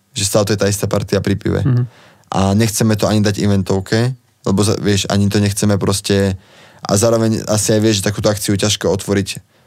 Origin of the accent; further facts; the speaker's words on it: Žilina Region, Slovakia; ale sme z Oravy a ja som dosť taký patriot